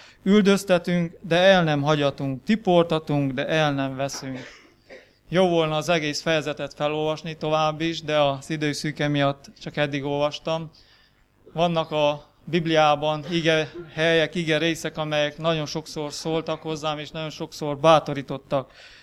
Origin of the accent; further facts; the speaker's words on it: Crasna, Sălaj, Romania; Krasznáról vagyok, krasznai vagyok még egyelőre.